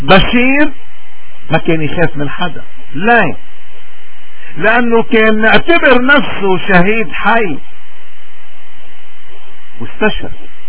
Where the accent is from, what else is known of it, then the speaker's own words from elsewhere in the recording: Lebanon; نحن هويتنا لبنانية، فرضوا علينا هوية تانية